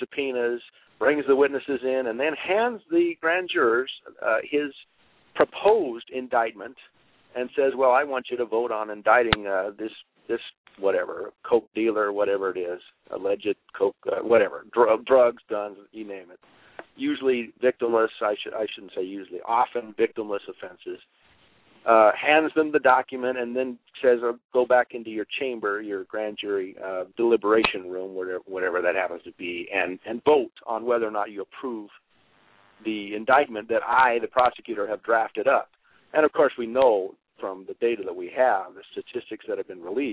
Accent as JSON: {"language": "English", "region": "Montana", "country": "United States", "tie": "born or raised there", "said": "Montana is one of them, my home state"}